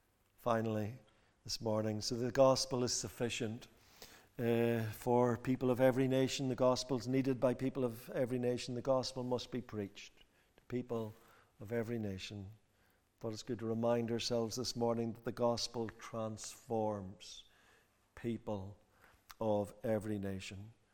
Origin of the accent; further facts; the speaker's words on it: Northern Ireland, United Kingdom; When I was growing up, I grew up in County Fermanagh, which is a county where we've got two lakes, and it's well known for fishing.